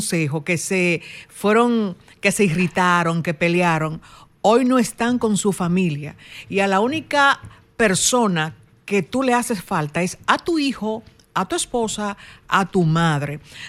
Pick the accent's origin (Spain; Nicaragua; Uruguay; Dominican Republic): Dominican Republic; Somos dominicanos y debemos cuidarnos.